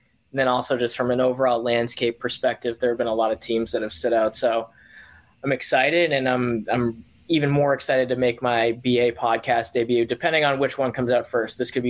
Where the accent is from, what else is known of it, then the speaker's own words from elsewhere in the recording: Boston, Massachusetts, United States; So I'm from Boston, Mass, born and raised, grown up around the game of baseball.